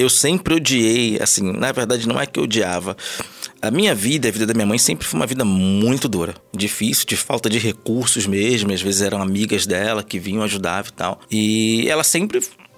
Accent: Rio de Janeiro, Brazil; also born or lived in Salvador; eu morei no Rio, nasci no Rio, me mudei, o relacionamento da minha mãe com meu pai não deu certo, ela foi embora pra Salvador, senti a saudade da família. Cheguei em Salvador, não consegui me adaptar, por incrível que pareça, à cidade

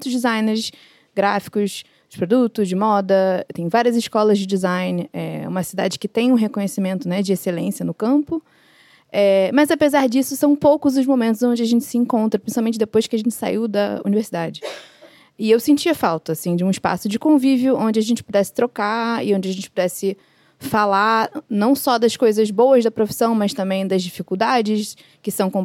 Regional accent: Brazil; now in Porto, Portugal; eu sou brasileira, designer, curadora, editora e residente aqui do Porto há 4 anos.

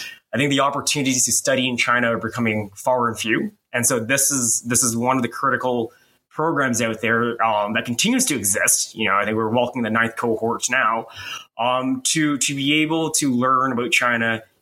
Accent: Canada; As a Canadian in the program, it was an opportunity for me to return back to Beijing in 2019.

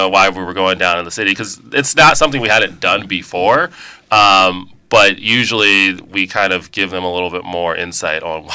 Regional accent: Ohio, United States; You know, I'm from Ohio originally, so I did a lot of marching band in Ohio, which is a big marching band state, but I've kind of been all over the place.

